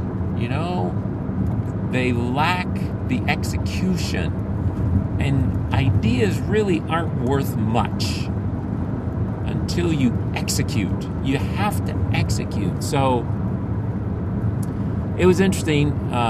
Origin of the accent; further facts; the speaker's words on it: Philippines; So I grew up in the Philippines and seen plenty of things.